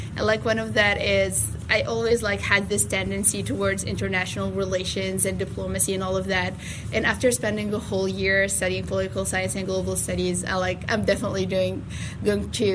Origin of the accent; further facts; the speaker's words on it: Tunis, Tunis Governorate, Tunisia; now in Shepherdstown, United States; I was born and raised my whole life in the capital, in Tunis. And then I found myself here in Shepherdstown, in the middle of nowhere.